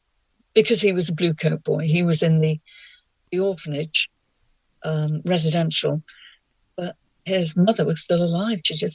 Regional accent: Liverpool, North West England, United Kingdom; and I was born in Sefton General. My sister was born in Sefton General, and my first home was the same as John's, Newcastle Road.

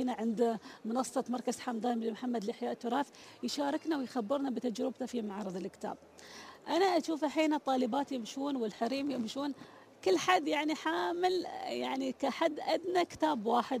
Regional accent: United Arab Emirates; نحن كأسر إماراتية

